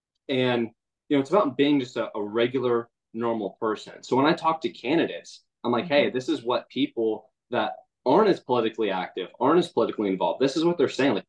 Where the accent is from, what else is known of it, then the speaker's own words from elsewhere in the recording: Arizona, United States; growing up in the West Valley, those of you that know the Valley, you know, it's really like seven different states, right?